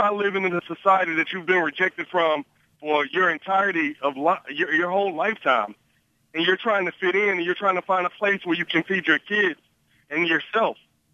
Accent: Louisiana, United States; In truth, you know, I'm from Louisiana

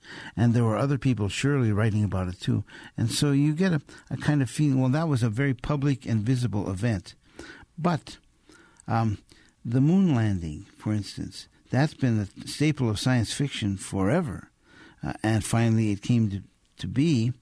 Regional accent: Wisconsin, United States; Yes, I grew up in Wisconsin. And I knew the people who are in that book.

